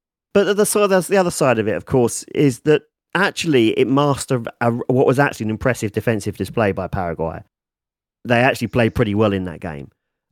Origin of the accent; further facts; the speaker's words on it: England, United Kingdom; But as an Englishman, you're just like, this game is breaking my brain.